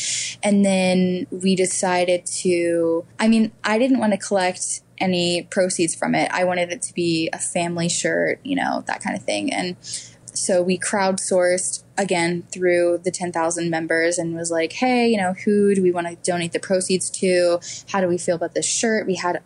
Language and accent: English; Texas, United States; and I say y'all because I'm from Texas. Love you know, it. I'm a Southern.